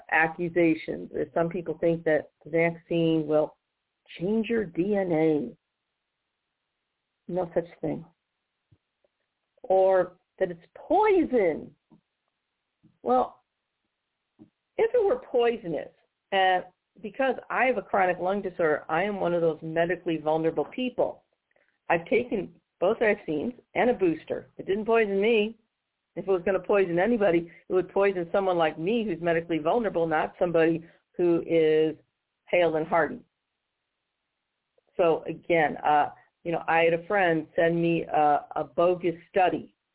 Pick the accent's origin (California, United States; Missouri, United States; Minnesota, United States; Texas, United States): Missouri, United States; But many states, including here in my home state of Missouri